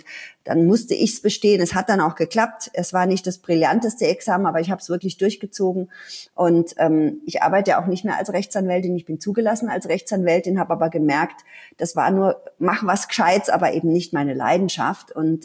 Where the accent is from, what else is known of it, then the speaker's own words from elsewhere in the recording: Ludwigshafen, Rhineland-Palatinate, Germany; Ich komme aus Rheinland-Pfalz, aus Ludwigshafen. Da sitzt die BASF, also die große Anilin. Und all meine Familienmitglieder, die haben dort gearbeitet. Das ist ein großer Arbeitgeber.